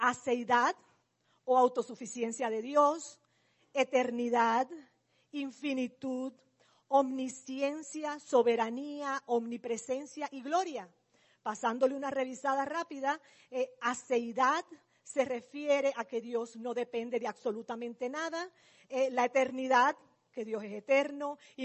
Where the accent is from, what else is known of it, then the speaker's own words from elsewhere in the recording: Cuba; Yo soy de Cuba.